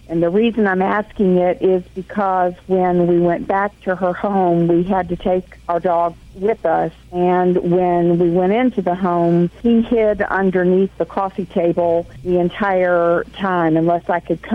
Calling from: Dana Point, California, United States; I'm calling from Dana Point, California.

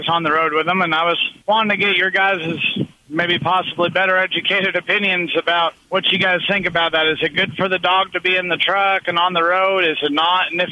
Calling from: New Mexico, United States; Calling from New Mexico.

